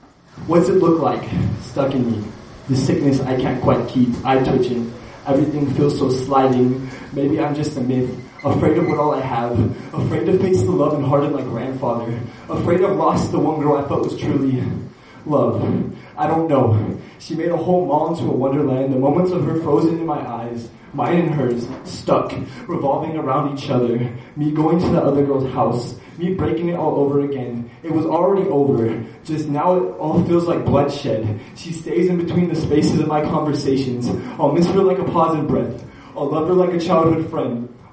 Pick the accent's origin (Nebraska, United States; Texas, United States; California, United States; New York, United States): California, United States; Fontana; I'm from Fontana, California.